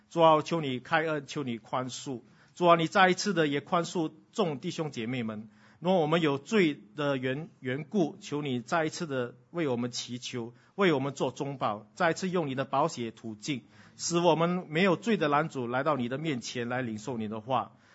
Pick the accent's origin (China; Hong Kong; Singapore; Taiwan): Singapore; 因为我们新加坡人中文的水平蛮低的